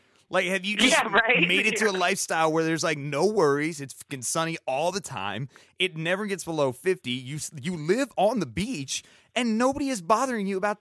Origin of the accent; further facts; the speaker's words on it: California, United States; because I'm from California, my family's like literally all of my, like a good portion of my family is right there in Los Angeles or like Pasadena.